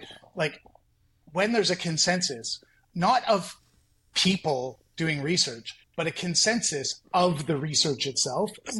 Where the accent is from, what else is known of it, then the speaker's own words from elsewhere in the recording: Vancouver, British Columbia, Canada; I'm from Vancouver